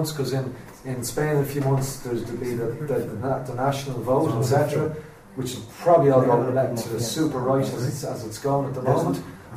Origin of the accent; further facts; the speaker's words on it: Ireland; Personally, as an Irishman, I can't understand why Irish people are still just going